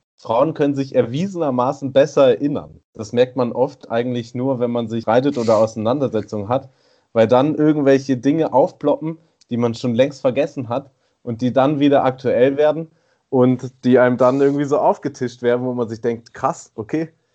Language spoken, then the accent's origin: German; Hamburg, Germany; ich komme ja aus Hamburg